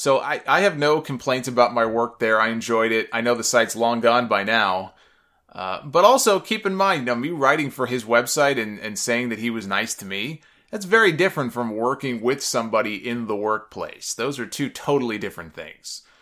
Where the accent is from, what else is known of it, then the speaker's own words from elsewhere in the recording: India; As an Indian, I'm excited to see someone like him who can actually wrestle